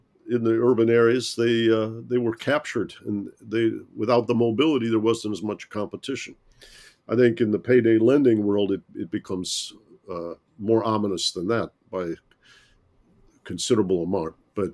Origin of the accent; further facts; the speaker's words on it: Detroit, Michigan, United States; growing up in Detroit, my dad worked downtown.